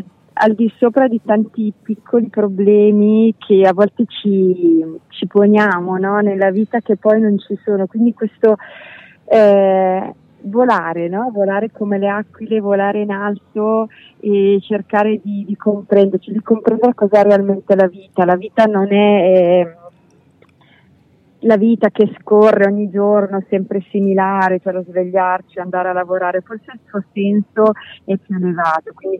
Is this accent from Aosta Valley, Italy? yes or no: yes; Aosta Valley, Italy; io sono cresciuta in Valpellina e io vivo a Fondovalle e passo l'estate nella montagna, quindi io anche ora ho le vette di fronte a me